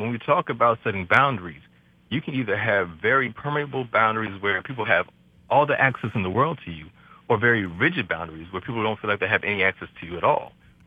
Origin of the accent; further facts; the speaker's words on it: New York, United States; and I'm a New Yorker, so I'm going to just...